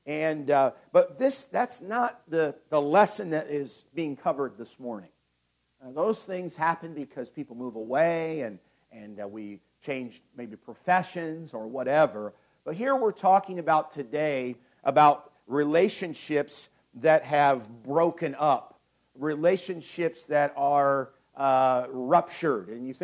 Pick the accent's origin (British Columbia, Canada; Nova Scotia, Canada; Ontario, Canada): British Columbia, Canada; I was born here in British Columbia, and I've stayed in British Columbia my entire life.